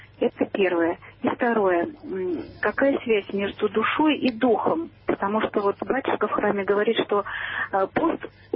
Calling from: Moscow, Russia; Я из Москвы?

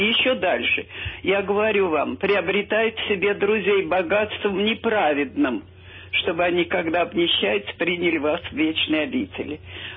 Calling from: Moscow, Russia; Я из Москвы, прихожанка храма Митрофания Воронежского.

